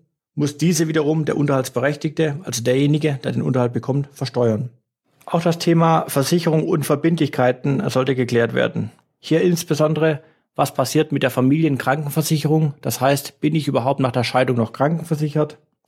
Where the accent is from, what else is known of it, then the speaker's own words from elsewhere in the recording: Baden-Württemberg, Germany; accent: Swabian; Sie haben sicherlich bereits an meinem Dialekt gemerkt, dass auch ich meine schwäbischen Wurzeln nicht ganz verstecken kann.